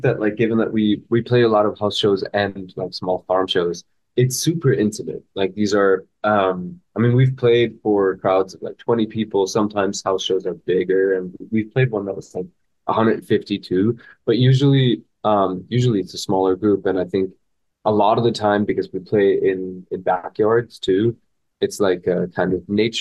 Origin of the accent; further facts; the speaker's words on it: Germany; given that I'm from Germany, that's like a very like exotic sight for me.